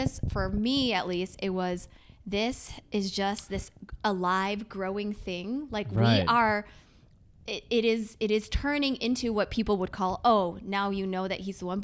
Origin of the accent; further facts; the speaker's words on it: United States; I grew up in the States. I was born in the States.